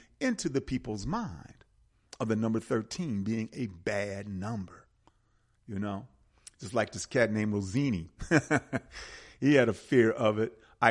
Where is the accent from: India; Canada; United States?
United States; Milwaukee, Wisconsin; But for us, and I mean for us as American Africans in our hood, particularly in Milwaukee, we called it Friday the 13th, Black Friday